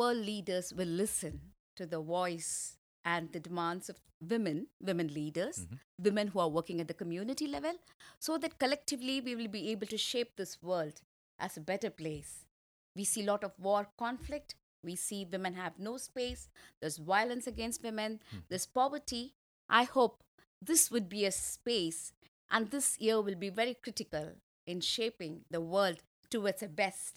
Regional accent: India; English is a second language; I come from India.

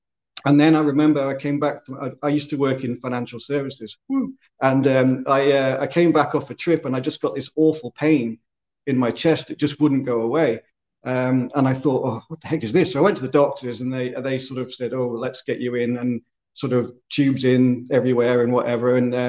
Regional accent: Isle of Man; now in Southampton, United Kingdom; I grew up in the Isle of Man many moons ago. So I'm an islander. Traveled around with my work before settling now in Southampton, the south coast

